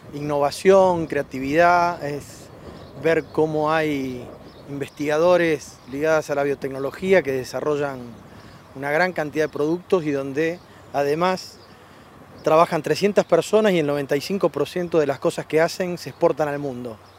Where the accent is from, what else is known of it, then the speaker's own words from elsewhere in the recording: Santa Fe, Argentina; Me siento orgulloso como santafesino de tener esta empresa en esta provincia